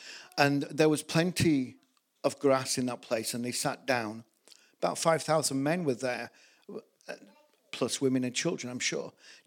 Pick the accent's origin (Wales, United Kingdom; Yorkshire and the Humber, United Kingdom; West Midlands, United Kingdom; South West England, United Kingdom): Yorkshire and the Humber, United Kingdom; I'm from Yorkshire. We always take out a couple of vowels if we can.